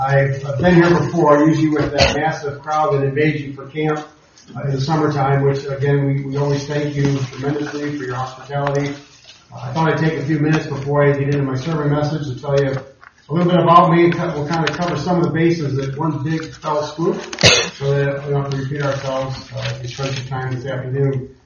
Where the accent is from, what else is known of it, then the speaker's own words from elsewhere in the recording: Michigan, United States; I grew up in Michigan. My wife and I both grew up in the same town, attended the same congregation.